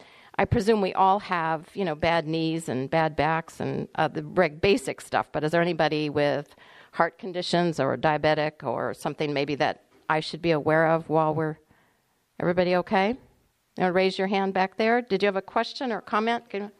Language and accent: English; Santa Rosa, California, United States; born there; I was born in Santa Rosa. I'm 64.